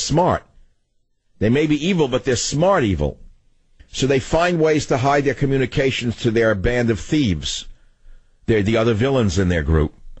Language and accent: English; San Francisco, California, United States; And now in my hometown of San Francisco, the dirtiest, sickest city in America, Dee Dee on line 5.